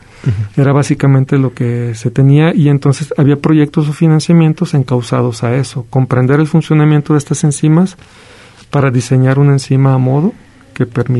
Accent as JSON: {"language": "Spanish", "town": "Autlán de Navarro", "region": "Jalisco", "country": "Mexico", "also_born_or_lived": "Guadalajara", "said": "Soy de Jalisco, de Autlán de Navarro, Jalisco. Y me fui a estudiar a los 18 años a la Universidad de Guadalajara y al CUSEI. Entonces ya después, pues básicamente la zona metropolitana de Guadalajara ha sido mi hogar y creo que he pasado más años ahí"}